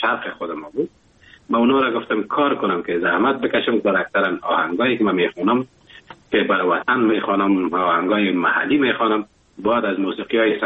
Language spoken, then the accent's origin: Persian; Afghanistan; now in Germany; وقتی که من اروپا آمدم، آلمان آمدم،